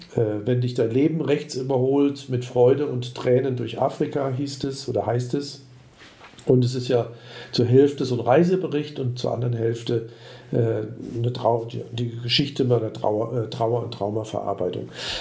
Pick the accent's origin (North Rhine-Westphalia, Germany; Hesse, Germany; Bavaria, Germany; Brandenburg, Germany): Bavaria, Germany; Würzburg; von Deutschland, also Würzburg, meine Heimatstadt, nach Kapstadt